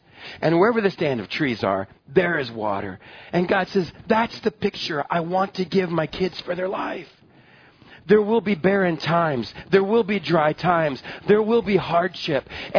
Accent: Iowa, United States; The pheasant hunting I did for those few years growing up in Iowa, you know where the rivers are and where the creeks are.

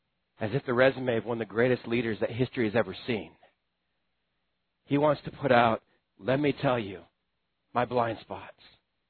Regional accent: Texas, United States; I'm Texan. Where we come from. Maybe an ethnicity. That's just the way my people are.

